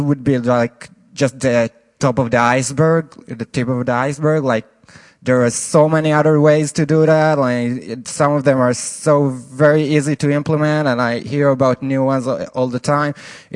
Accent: Israel; from Israel. Is there anyone else from Israel here?

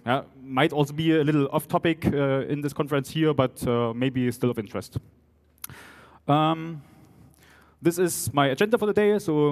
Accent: Chemnitz, Saxony, Germany; accent: Saxon; English is a second language; So sorry for that, because I'm coming from Saxony, actually, living in Chemnitz still, born in Chemnitz, grew up in Chemnitz, or Kommarkstadt, whoever knows about that. That's why the accent is still a mixture of Saxon and German

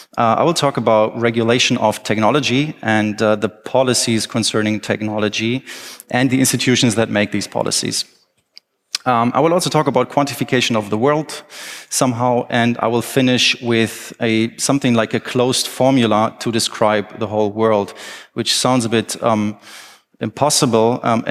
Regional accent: Berlin, Germany; I'm from Berlin.

